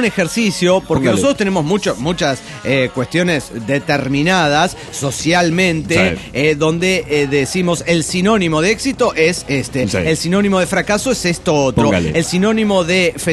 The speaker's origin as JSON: {"language": "Spanish", "town": "Comitán", "region": "Chiapas", "country": "Mexico", "said": "de Comitán, Chiapas, México."}